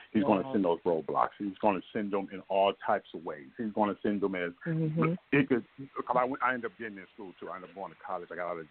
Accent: Oakland, California, United States; I'm from Oakland, the Bay Area, so you already know

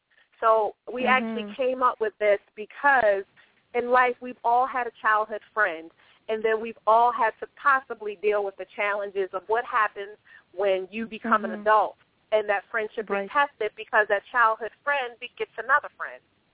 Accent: Nottingham, Maryland, United States; I'm actually originally from Nottingham, Maryland, and I started my career as an actress in New York City.

